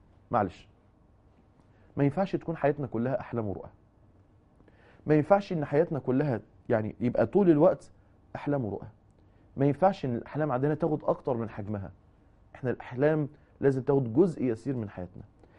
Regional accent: Egypt; الرؤية اللي هي حديث نفس اللي احنا بنقول عنها بالبلدي عندنا في مصر كده

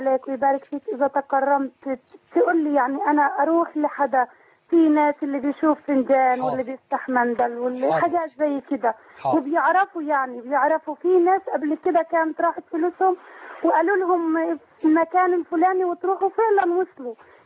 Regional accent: Egypt; now in Jordan; أنا مصرية ومقيمة بالأردن مع جوزي وولادي

